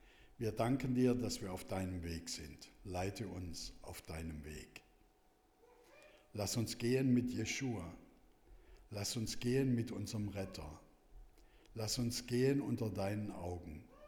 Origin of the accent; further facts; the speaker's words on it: Germany; Wenn wir Herr Trump begegnen würden, dann wären wir als Deutsche ja sehr höflich.